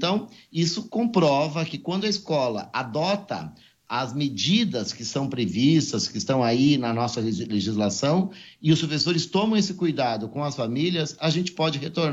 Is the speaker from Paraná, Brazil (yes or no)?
yes; Paraná, Brazil; o Paraná, que eu estudo muito, porque eu sou do Paraná